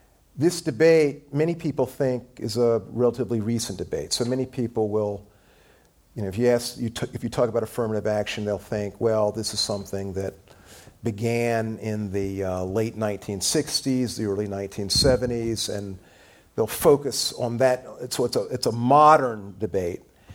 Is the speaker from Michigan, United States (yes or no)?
no; Columbia, South Carolina, United States; I'm from the Deep South. I'm from Columbia, South Carolina. And I was born in 1954.